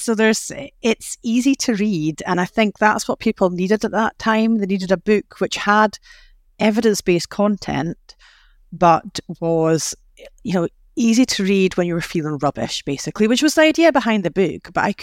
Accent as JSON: {"language": "English", "region": "Scotland", "country": "United Kingdom", "said": "Although I'm a Scottish person, so I don't take compliments very readily or easily."}